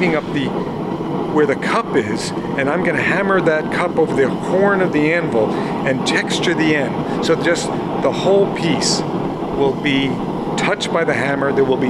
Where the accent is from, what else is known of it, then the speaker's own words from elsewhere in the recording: New York, United States; now in Vermont, United States; And especially being a New Yorker, we did not have this immediate connection.